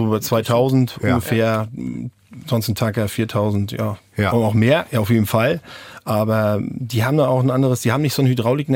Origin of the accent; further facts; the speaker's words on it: Germany; ich komme aus Deutschland, sind dänische Schule gegangen, beherrschen die Sprache komplett. So 100%.